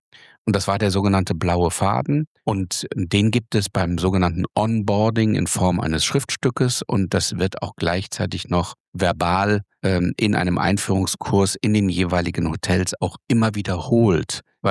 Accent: Bavaria, Germany; Wir kommen ja aus dem Bayerischen.

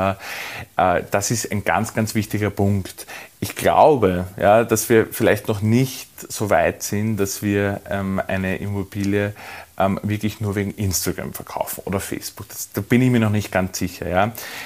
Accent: Mödling, Lower Austria, Austria; ich komme aus Mödling, ja

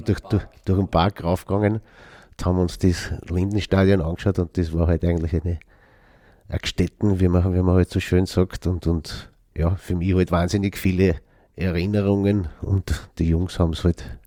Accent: Götzendorf, Lower Austria, Austria; Ja, in Götzendorf aufgewachsen, wie man halt am Land aufwächst.

